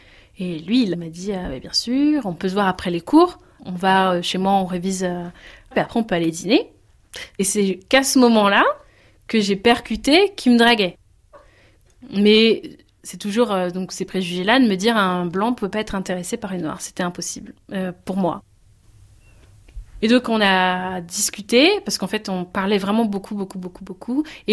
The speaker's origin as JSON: {"language": "French", "country": "Benin", "said": "quand, par exemple, je retournais en Afrique, vu que je suis originaire du Bénin, je vais souvent au Bénin tous les ans ou presque tous les deux ans."}